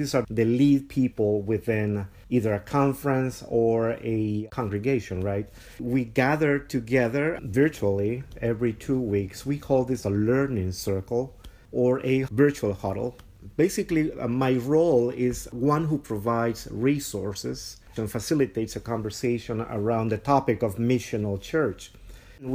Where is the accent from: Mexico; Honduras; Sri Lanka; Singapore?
Honduras; Tegucigalpa, Francisco Morazán; moved away as an adult; now in United States; I'm originally from Honduras. I was born in Tegucigalpa, the capital city of Honduras, and came to the U.S. as a missionary in 1994 with my wife to do work among Latino communities in the USA.